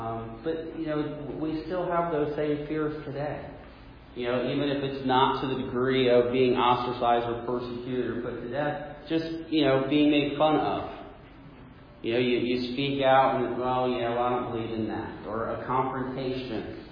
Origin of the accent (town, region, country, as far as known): New Jersey, United States; born or raised there; also born or lived in Indiana